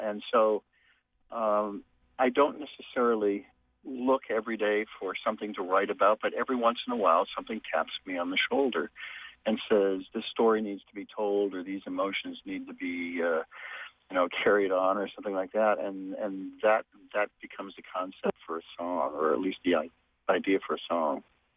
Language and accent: English; Massachusetts, United States; Well, I grew up in the Boston-Cambridge folk scene